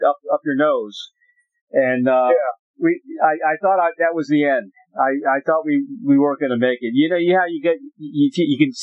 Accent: Maryland, United States; also born or lived in Washington, D.C.; I grew up in Maryland, in D.C., in that area.

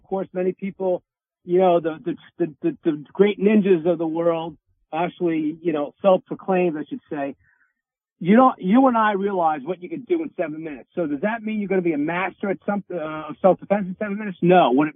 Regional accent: Bronx, New York, United States; Me too, Dr. Bob. I'm the Bronx guy.

